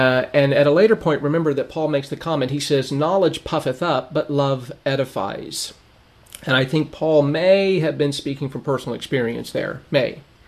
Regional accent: Lancaster, California, United States; I grew up in Southern California, Lancaster area. We had tumbleweeds everywhere.

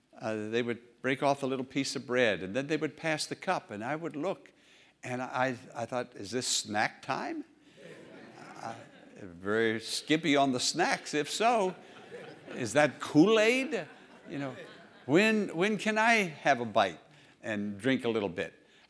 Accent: Pennsylvania, United States; When I was a small boy growing up in Western Pennsylvania, the church I attended received Holy Communion every Sunday morning.

